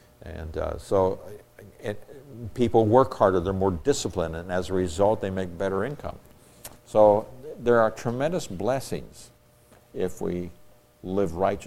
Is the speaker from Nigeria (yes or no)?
yes; Nigeria; I grew up in Nigeria, West Africa, and we were in Muslim territory in the north and in the south for 7 years. We were amongst pagans.